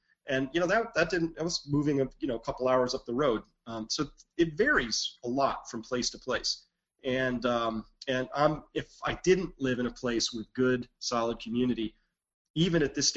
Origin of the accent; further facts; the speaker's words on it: United States; This is dyed-in-the-wool patriot. I'm American.